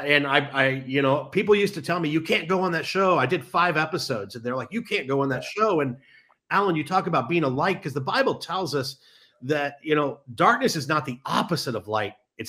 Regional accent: San Pedro, California, United States; I grew up in San Pedro. And one of my neighbors was … He lived down the road from where my dad lives still right now.

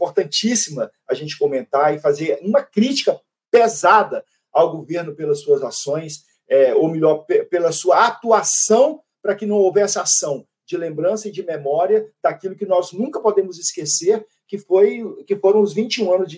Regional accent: Minas Gerais, Brazil; eu sou deputado pelo Estado do Rio, mas eu sou mineiro.

